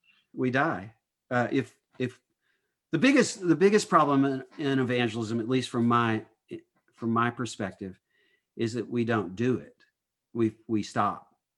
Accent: United States; And I'm an American and I don't ride the tube

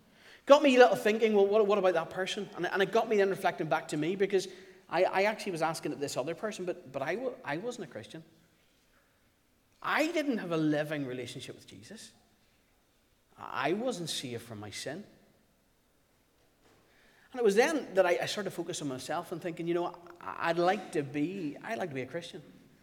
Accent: Belfast, Northern Ireland, United Kingdom; I was brought up in East Belfast, and you might think, well, you don't really sound as if you're from East Belfast. You see, my mum was from Londonderry, and my dad was from a little place called Victoria Bridge outside Strabane.

